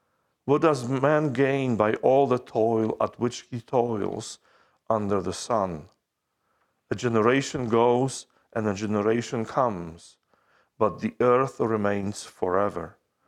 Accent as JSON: {"language": "English", "country": "Poland", "tie": "born or raised there", "said": "I grew up in Poland, in the Polish Bible, that's how the book of Ecclesiastes is called."}